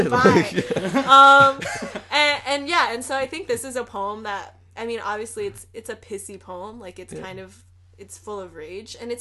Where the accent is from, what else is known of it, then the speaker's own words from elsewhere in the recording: United States; "No, I'm Chinese American."